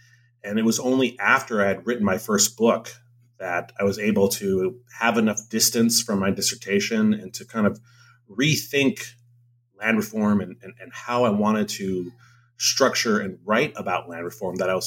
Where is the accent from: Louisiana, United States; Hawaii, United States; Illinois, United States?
Hawaii, United States; I'm from Hawaii. I grew up surrounded by Asian culture